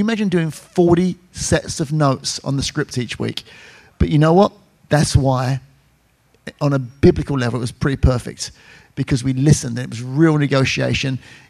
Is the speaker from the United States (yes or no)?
no; England, United Kingdom; also born or lived in Ireland; I grew up in England, Rome in Ireland.